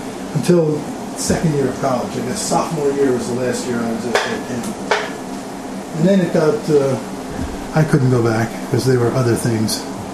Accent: Brooklyn, New York, United States; also born or lived in Newport, United States; I was born in Newport, Rhode Island at the end of the war. And when the war ended, we moved to Brooklyn.

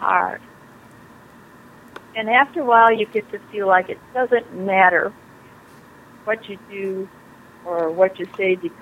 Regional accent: Utah, United States; born there; I moved all over the country. I was born in Utah. I moved 12 times before I graduated from high school.

